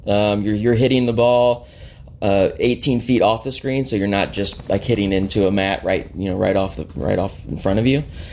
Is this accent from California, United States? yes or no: no; St. Charles, Missouri, United States; I grew up in St. Charles, went to Mizzou, and after college moved into this neighborhood.